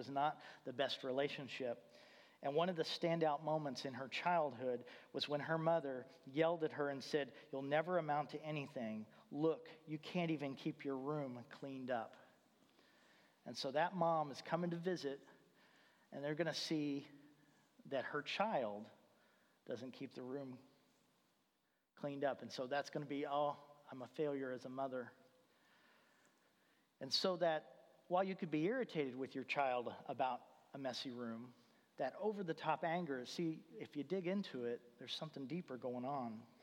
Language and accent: English; Indiana, United States; I grew up in Indiana, and some of you may follow basketball, and so you may know the name Bobby Knight.